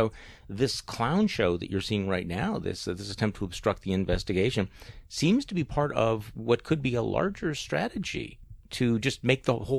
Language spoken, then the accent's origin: English; Wisconsin, United States; we have a new poll out of my home state of Wisconsin